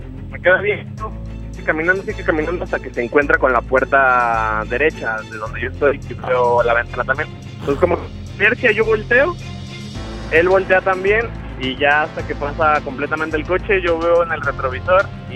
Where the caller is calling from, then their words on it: San Luis Potosí, Mexico; Desde San Luis.